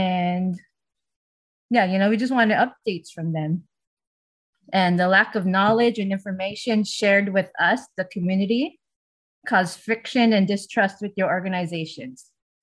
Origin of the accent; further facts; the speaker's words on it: Halele'a, Hawaii, United States; I was born and raised in Halele'a, Kauai.